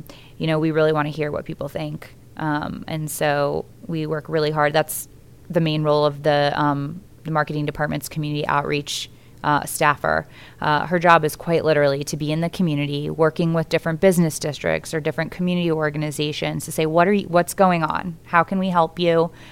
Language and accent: English; St. Petersburg, Florida, United States; I was born and raised in St. Petersburg. I went through all the public schools, started out at Childs Park Elementary and then went to Southside and then, you know, finally St. Pete High.